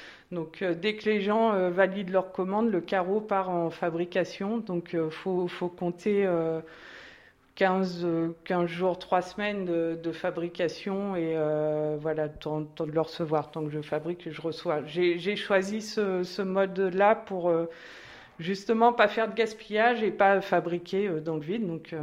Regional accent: Normandy, France; now in Île d'Yeu, France; j'ai ouvert mon atelier en Normandie, parce que je viens de Normandie, en 2012.

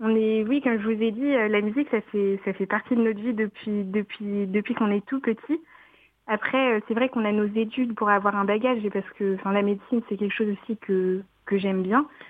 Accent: Madagascar; déjà je suis originaire de Madagascar, donc on est très musique dans la famille

